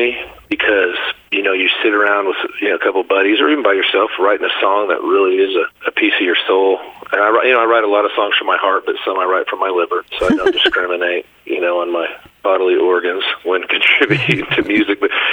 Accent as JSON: {"language": "English", "region": "Kansas", "country": "United States", "said": "So I'm from Kansas originally, so it's … is what that stands for."}